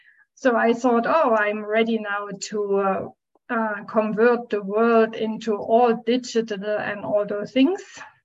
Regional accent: Switzerland; from Switzerland.

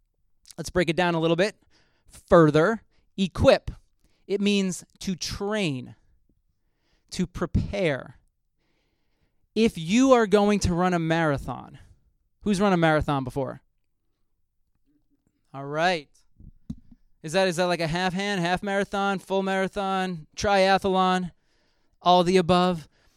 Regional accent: Somers, United States; I attended ASO when I was growing up in Somers.

